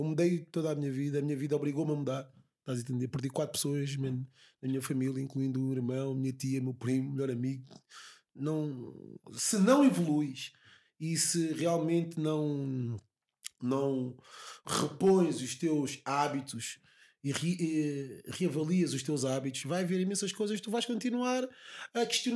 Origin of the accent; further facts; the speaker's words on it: Lisbon, Portugal; eu sou nascido e criado aqui em Lisboa.